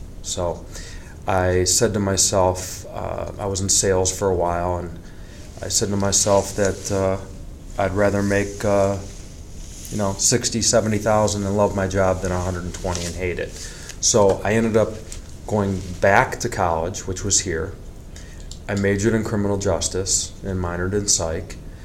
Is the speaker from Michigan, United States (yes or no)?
yes; West Bloomfield, Michigan, United States; I grew up in West Bloomfield.